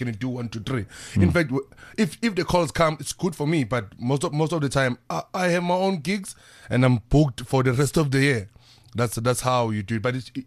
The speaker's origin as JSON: {"language": "English", "town": "Tembisa", "region": "Gauteng", "country": "South Africa", "said": "I come from Tembisa. I stay in Midrand, by the way."}